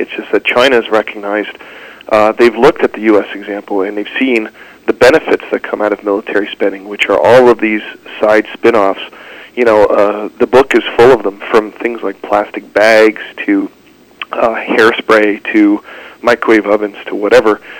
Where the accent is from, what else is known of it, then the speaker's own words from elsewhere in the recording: Canada; you know, I'm a Canadian